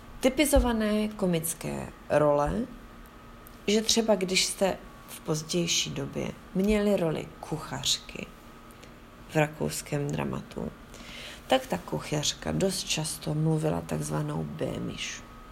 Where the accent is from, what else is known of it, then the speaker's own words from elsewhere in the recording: Sudetenland, Czechia; já jsem taky ze Sudet